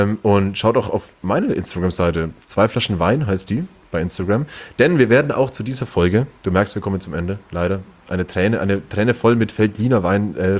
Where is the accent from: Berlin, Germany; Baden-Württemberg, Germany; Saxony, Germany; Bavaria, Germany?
Bavaria, Germany; Langenzenn; now in Nuremberg, Germany; Ich wohne ja noch gar nicht so lange in Nürnberg. Ich komme ja eigentlich aus dem Nürnberger Umland oder eher aus dem Viertel-Umland.